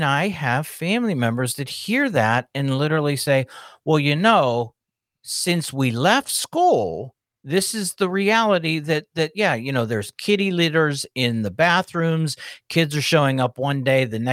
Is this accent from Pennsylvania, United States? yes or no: yes; Pittsburgh, Pennsylvania, United States; all of the area where we grew up around Pittsburgh, you know, all those mills, they're all gone.